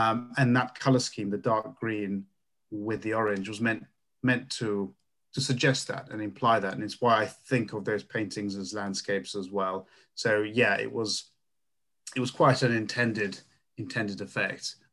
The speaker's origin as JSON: {"language": "English", "region": "Bratislava Region", "country": "Slovakia", "tie": "born or raised there", "said": "So I'm from Slovakia, even though I was born and raised near Bratislava, and my parents studied and worked there, so it was close to the capital city."}